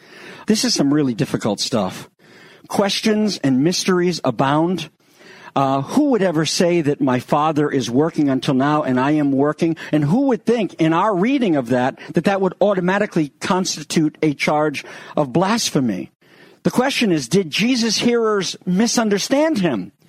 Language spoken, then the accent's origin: English; United States; being a jaded American as I am, growing up on Perry Mason in Colombo